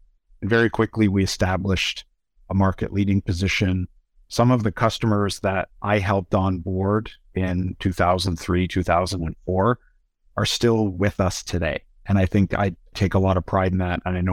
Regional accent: Canada; I'm based in Canada, and so I'm Canadian, educated in Canada.

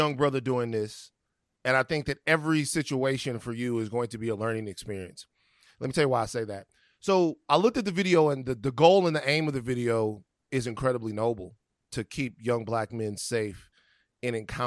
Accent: Baton Rouge, Louisiana, United States; People talk, if I'm anywhere, I'm from Baton Rouge, Louisiana, like to a fault is sir or ma'am.

